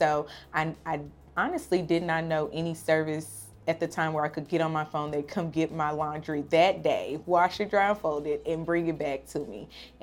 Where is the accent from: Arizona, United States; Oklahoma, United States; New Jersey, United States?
Oklahoma, United States; Tulsa; I am born and raised in Tulsa. I'm a Tulsa native.